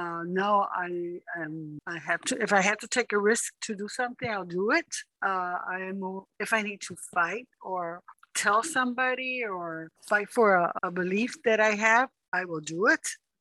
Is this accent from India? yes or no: no; Puerto Rico; moved away as an adult; now in United States; I am originally from Puerto Rico, and I came to this country when I was, I think, 8 months. And then we stayed here until I went to second or third grade, and I went back to Puerto Rico.